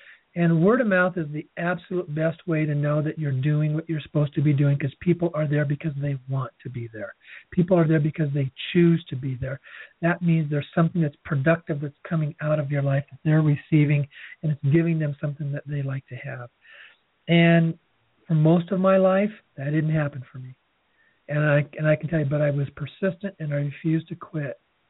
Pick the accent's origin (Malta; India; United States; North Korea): United States; Seattle, Washington; I came from the Seattle area and I'm still a Seattle Seahawks football fan.